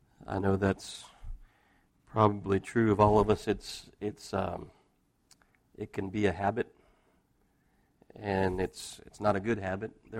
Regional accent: Texas, United States; We're from Texas. We go down to Galveston and the water's brown and the sand's brown and there's seaweed everywhere.

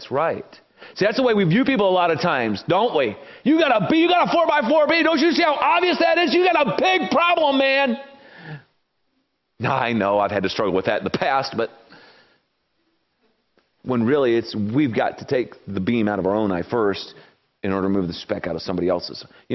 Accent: South Carolina, United States

